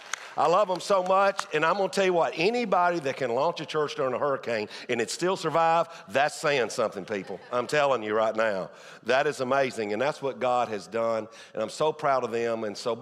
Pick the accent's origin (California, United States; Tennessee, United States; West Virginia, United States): Tennessee, United States; I'm from Tennessee, but don't hold that against me.